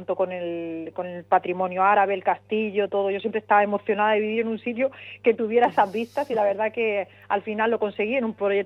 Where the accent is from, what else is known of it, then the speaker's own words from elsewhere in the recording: Torrenueva, Andalusia, Spain; now in Salobreña, Spain; Yo proyecté mi vida aquí desde el 2005 y desde entonces, ¿por qué no? Pues yo soy de Torrenueva, es donde me he criado, pero siempre me ha encantado Salobreña